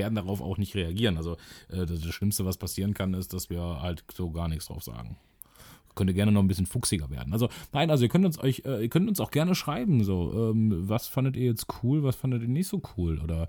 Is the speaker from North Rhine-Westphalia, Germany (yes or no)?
yes; North Rhine-Westphalia, Germany; Ja, wir kommen ja aus dem Rheinland und da ist ja nun mal der Karneval sehr groß. Wir kommen auch aus der karnevalistischen Hochburg Raum Köln.